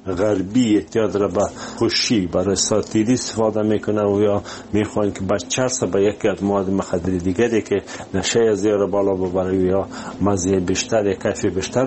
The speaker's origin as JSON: {"language": "Persian", "country": "Afghanistan", "said": "وقتی که میشنون که ما از افغانستان اومدیم"}